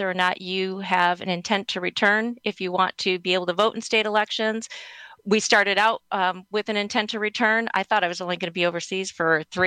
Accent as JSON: {"language": "English", "town": "Milwaukee", "region": "Wisconsin", "country": "United States", "tie": "born or raised there", "said": "I am originally from Milwaukee, born and bred here, went to UW-Madison"}